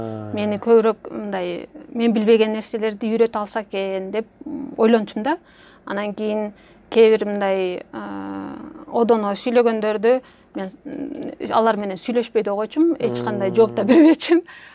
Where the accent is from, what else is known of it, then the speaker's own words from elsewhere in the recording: Jalal-Abad, Jalal-Abad Region, Kyrgyzstan; also born or lived in Talas; Анан турмушка байланыштуу биз Таластан мен 2-классымда көчүп кетип, мен Жалалабадда чоңойдум да. Жалалабадда чоңоюп, Жалалабадда физико математикалык мектепти бүттүм.